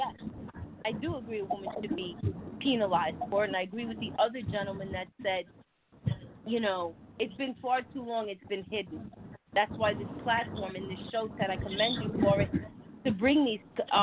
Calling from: Atlanta, Georgia, United States; from Atlanta, Georgia.

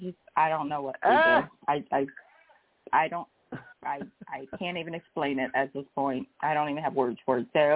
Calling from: Georgia, United States

